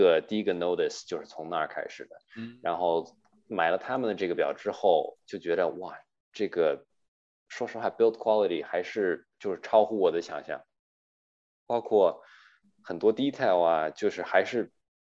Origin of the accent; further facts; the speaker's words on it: Canada; 然后我是华裔在加拿大长大